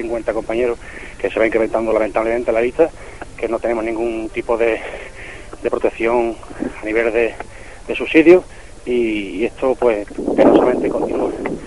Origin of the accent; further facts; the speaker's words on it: Nerva, Andalusia, Spain; Yo a todo el pueblo de Nerva, porque soy de Nerva